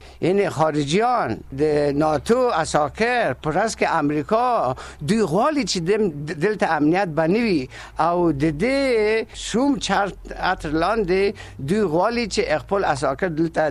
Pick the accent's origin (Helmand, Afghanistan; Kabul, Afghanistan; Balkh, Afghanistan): Kabul, Afghanistan; زه د کابل یم او